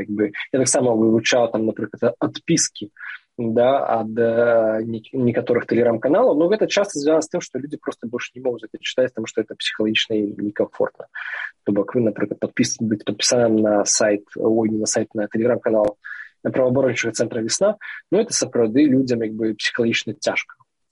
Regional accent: Salihorsk, Minsk Region, Belarus; я сам з Сальорску

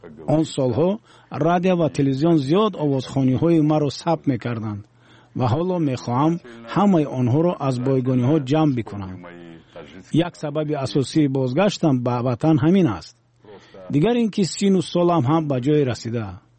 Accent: Tajikistan; Persian is a second language; حدود 5 سال کودکیم در ملاتبا آباد گذشت و بدتر بریگر کوچ بستیم. در تاجیکستان 4 شهر بود که در آنها اساساً روستاباران زندگی میکردند.

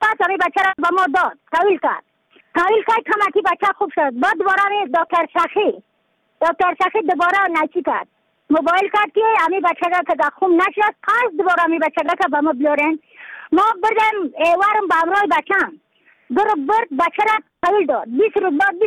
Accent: Yaftal-e Payin, Badakhshan, Afghanistan; از بدخشان هستم، مرکز بدخشان، ولسوالی یفتل پایان، قیره وینگ.

